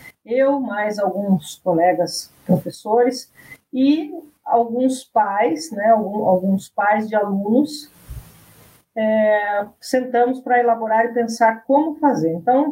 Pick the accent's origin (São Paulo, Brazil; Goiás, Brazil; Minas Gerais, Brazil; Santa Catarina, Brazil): Santa Catarina, Brazil; Eu sou fruto de uma cidade pequenininha, né? Eu sou do interior de Santa Catarina